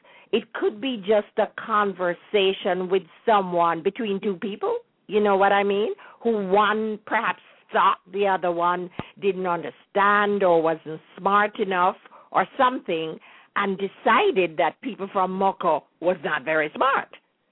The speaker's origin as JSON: {"language": "English", "region": "Kingston", "country": "Jamaica", "tie": "born or raised there", "said": "when I was growing up in Kingston and someone say, you must have come from Moko"}